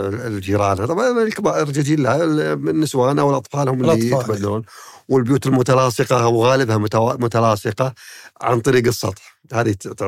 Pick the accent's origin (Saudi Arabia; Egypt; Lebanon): Saudi Arabia; Riyadh, Riyadh Province; يعني بتكلمك عن الرياض بحكم أني من أهل الرياض، أسر الرياض يعني تلقاها